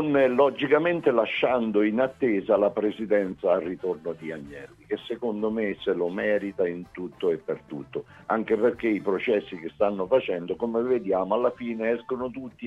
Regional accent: Sezze, Lazio, Italy; Sono di Sezze Romano, ma lavoro a Courmayeur.

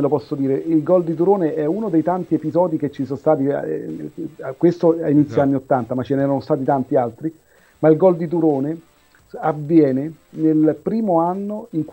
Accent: Rome, Lazio, Italy; noi che siamo juventini cresciuti a Roma

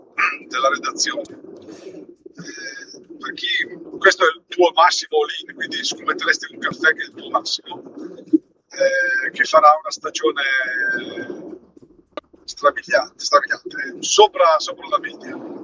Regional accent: Brescia, Lombardy, Italy; di Brescia, momentaneamente e temporaneamente in Puglia, sto andando nelle mie terre di origine.

